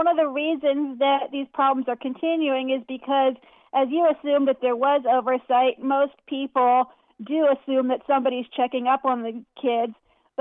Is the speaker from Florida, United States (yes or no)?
yes; Bradenton, Florida, United States; It's actually in my hometown here in Bradenton, Florida, where I'm from.